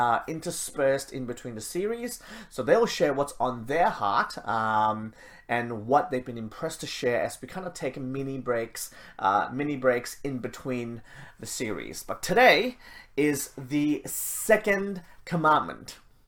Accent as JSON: {"language": "English", "country": "Malaysia", "tie": "born or raised there", "moved": "yes", "lives_now": "Australia", "said": "I mean, I grew up in Malaysia and it was just too hot to camp. Nobody goes camping in Malaysia."}